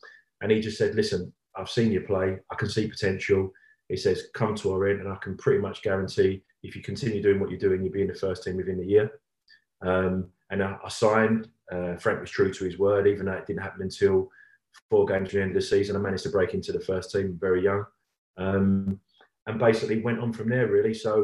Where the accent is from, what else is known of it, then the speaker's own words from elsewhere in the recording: London, United Kingdom; But at the time, as I said, growing up in East London, you know, no different, you know?